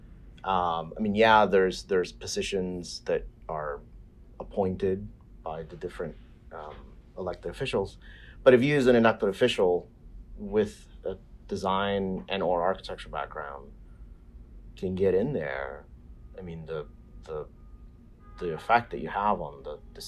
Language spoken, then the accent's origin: English; Puerto Rico; also born or lived in upstate New York; now in Brooklyn, United States; I was born and raised in Puerto Rico.